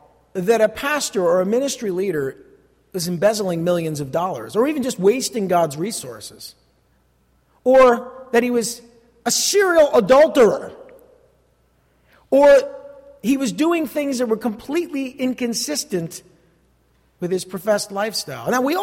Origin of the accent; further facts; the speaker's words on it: New Jersey, United States; Maybe it's because I'm from Jersey. Or maybe it's because I've been a Christian for 30 years